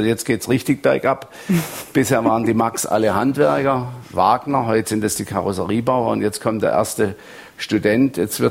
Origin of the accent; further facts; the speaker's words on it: Baden-Württemberg, Germany; ich komme ja aus der Rheinebene, da sind die Berge bescheiden. Der Kaiserstuhl ist die höchste Erhebung